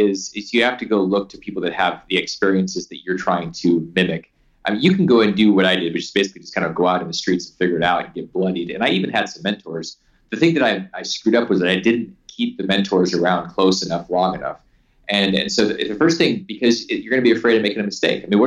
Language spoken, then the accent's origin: English; Alaska, United States; Like, I grew up in Alaska, and you literally could be eaten when you go out of your front door